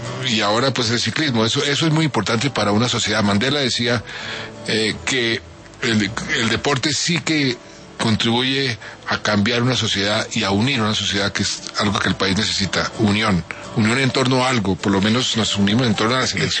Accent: Colombia; me ha dolido muchísimo como colombiano

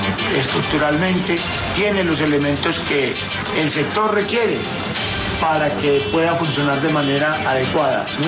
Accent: Colombia; somos los camioneros colombianos

